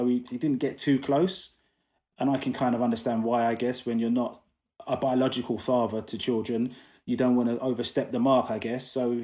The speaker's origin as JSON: {"language": "English", "region": "London", "country": "United Kingdom", "tie": "born or raised there", "also_born_or_lived": "Coventry", "said": "I'm originally from Coventry. That's where I was born anyway, raised in London."}